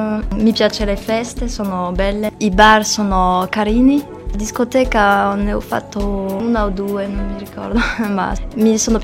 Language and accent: Italian; Bordeaux, Nouvelle-Aquitaine, France; Italian is a second language; now in Cagliari, Italy; Da Bordeaux, in Francia.